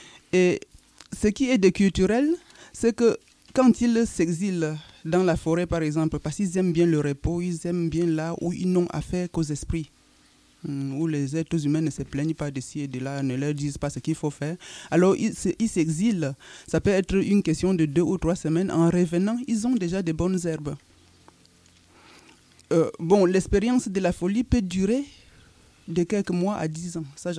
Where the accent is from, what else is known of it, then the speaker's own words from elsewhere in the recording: West, Cameroon; ce qui se passe dans la région Bamileke au Cameroun, c'est-à-dire ma région d'origine.